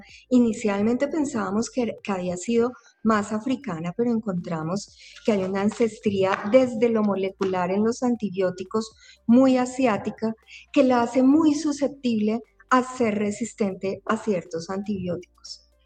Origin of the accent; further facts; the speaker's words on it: Colombia; desde el entendimiento de nuestra realidad como sociedad colombiana y nuestro contexto colombiano